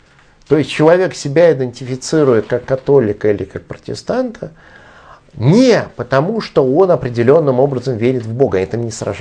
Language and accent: Russian; Severomorsk, Murmansk Oblast, Russia; born there; Я помню, как в городе, где я родился, в Североморске